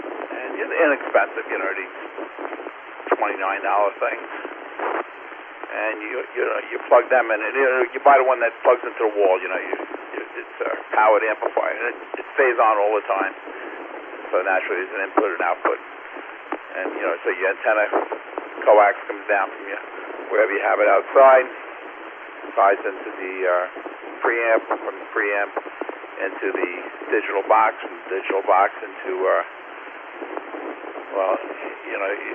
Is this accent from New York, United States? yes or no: yes; Queens, New York, United States; You know, when I grew up in Queens, there was, like, never seemed to be a power outage.